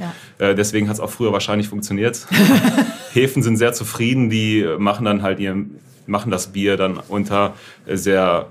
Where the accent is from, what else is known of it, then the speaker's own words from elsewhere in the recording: Germany; Ich bin ja nur zu Besuch hier. Ich komme ja aus Deutschland